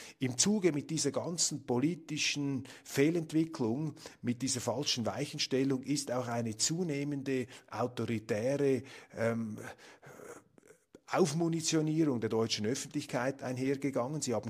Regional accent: Switzerland; Das fällt einem als Schweizer vielleicht stärker auf als den Deutschen

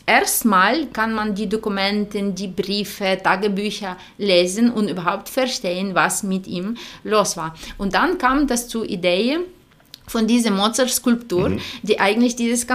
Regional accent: Ukraine; German is a second language; ich komme ja aus Ukraine, aus Osteuropa.

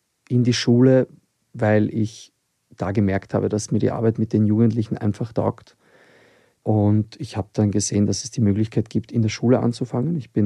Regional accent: Vienna, Austria; Ich bin in Wien geboren und aufgewachsen, aber meine Familie kommt aus Serbien.

